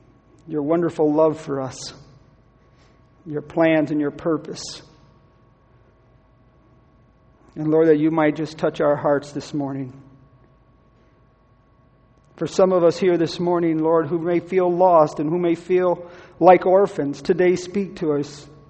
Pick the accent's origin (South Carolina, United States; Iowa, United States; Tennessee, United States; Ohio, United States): Ohio, United States; also born or lived in California; now in Missouri, United States; They go, "Really? They have Mexicans in Ohio?" They say, "Where are you at now?" I say, "I'm in Missouri."